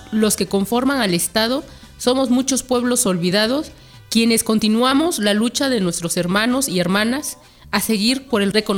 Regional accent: Yucuquimi, Oaxaca, Mexico; Cuando veo mi pueblo Yucuquimi, me anima a seguir adelante

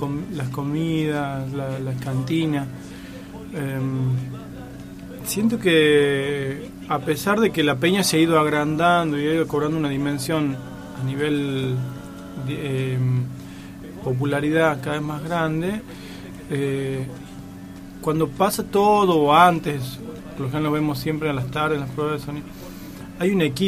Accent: Santiago del Estero, Argentina; born there; un músico que nació en un lugar muy musical, diría, muy folclórico, como es mi pueblo, como en general la provincia de Santiago del Estero.

